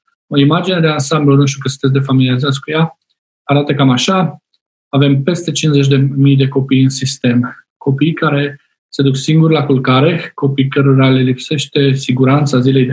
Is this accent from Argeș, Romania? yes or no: yes; Pitești, Argeș, Romania; Vin la București, eu sunt din Pitești, vin la București